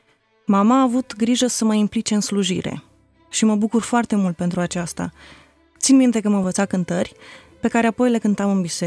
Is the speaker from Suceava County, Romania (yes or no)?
yes; Suceava, Suceava County, Romania; born there; M-am născut într-o familie de oameni credincioși, în frumosul oraș Suceava.